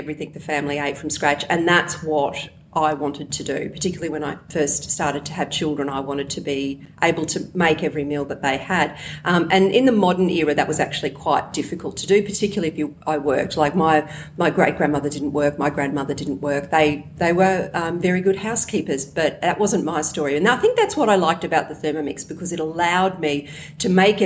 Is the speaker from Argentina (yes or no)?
no; Toowoomba, Queensland, Australia; also born or lived in Brisbane; grew up in Toowoomba. I didn't come to Brisbane until I was 21 and grew up in a very sort of, you know, middle class kind of, you know, family.